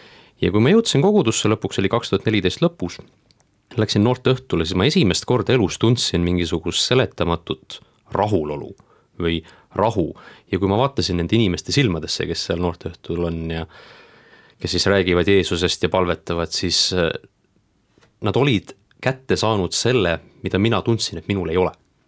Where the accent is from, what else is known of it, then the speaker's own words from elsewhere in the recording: Saare County, Estonia; pärit olen Saaremaalt, hetkeseisuga on vanust 29 aastat.